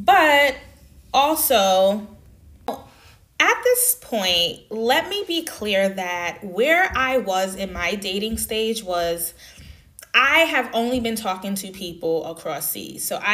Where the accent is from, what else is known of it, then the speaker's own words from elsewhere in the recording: United States; And then we discovered that we're from both from the States, the US.